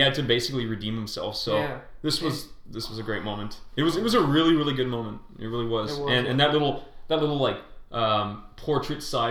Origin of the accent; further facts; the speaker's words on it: Canada; We're from Canada.